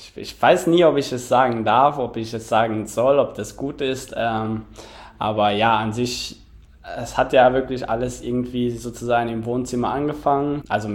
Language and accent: German; Luxembourg; da gab es zwei Zeitungen in Luxemburg, in meinem Heimatland